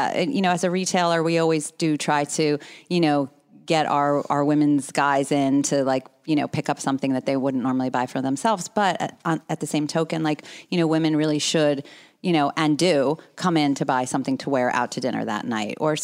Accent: Pennsylvania, United States; now in New York City, United States; Because when I moved back from New York City, I just kind of decided to go to the town that I grew up in Bucks County.

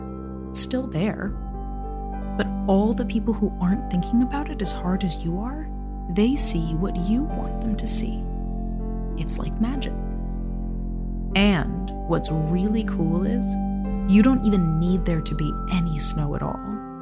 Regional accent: Michigan, United States; moved away as an adult; now in Vancouver, Canada; I'm from Michigan originally, but now I live in this awesome, magical city called Vancouver.

